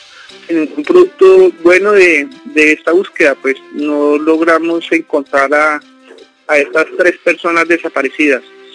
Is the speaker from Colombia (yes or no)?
yes; Colombia; nosotros como buenos colombianos hacemos muchas veces caso omiso a lo que las autoridades dicen